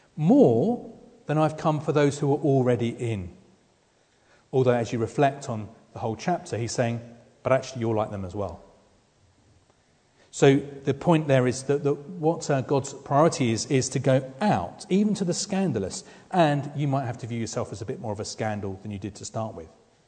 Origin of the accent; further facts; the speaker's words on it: South East England, United Kingdom; where part of the world I was brought up in Sussex on Ashdown Forest, is that is common ground.